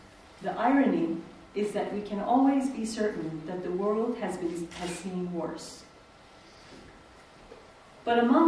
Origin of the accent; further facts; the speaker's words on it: United States; given that I come from America, and my president is not a polite man